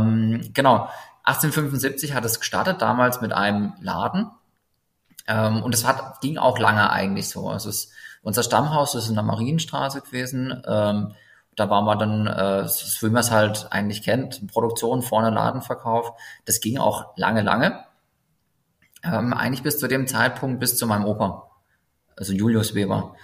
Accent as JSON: {"language": "German", "town": "Lauda-Königshofen", "region": "Baden-Württemberg", "country": "Germany", "said": "Also wir sind ursprünglich aus Lauda."}